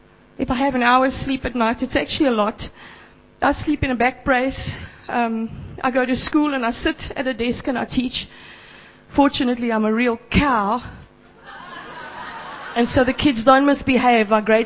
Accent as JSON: {"language": "English", "town": "Johannesburg", "region": "Gauteng", "country": "South Africa", "said": "I've been here since Wednesday from Joburg. If my accent is funny, it's because I'm from Joburg by the dam and not by the sea."}